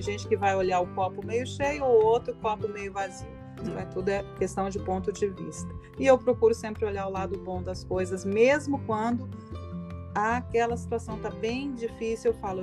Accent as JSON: {"language": "Portuguese", "country": "Brazil", "lives_now": "United States", "said": "Eu não quero me desvencilhar ou esquecer que eu sou brasileira, pelo contrário, eu faço questão de ser uma brasileira nos Estados Unidos. Um dia eu já estou no processo de ser cidadã americana, mas eu vou ter sempre o coração verde e amarelo"}